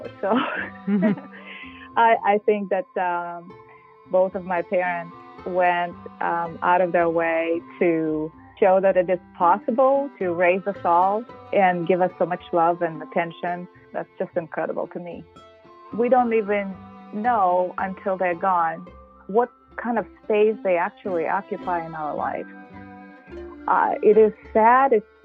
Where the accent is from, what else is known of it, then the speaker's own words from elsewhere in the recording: Sakhalin Oblast, Russia; English is a second language; now in United States; We are all from Sakhalin Island, right across Bering Strait.